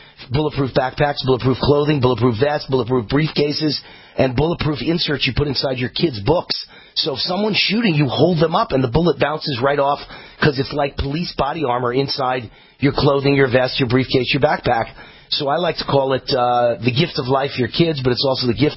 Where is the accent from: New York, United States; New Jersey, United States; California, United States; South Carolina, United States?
New York, United States; Mount Vernon; I was born and raised in Mount Vernon, attended high school in Mount Vernon and New Rochelle, and later in life spent some time living in Scarsdale.